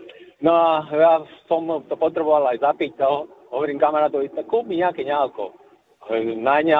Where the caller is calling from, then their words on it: Žarnovica, Banská Bystrica Region, Slovakia; Cestujem, teraz som pri Žarnovici.